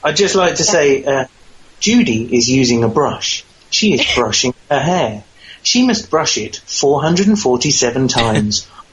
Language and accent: English; United Kingdom; Obviously, because I'm British, I can't go anywhere near half of these words